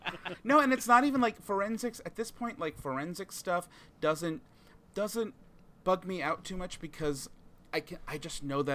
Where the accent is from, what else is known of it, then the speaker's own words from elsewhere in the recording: New York, United States; It's so my parents are from New York. I grew up in Long Island.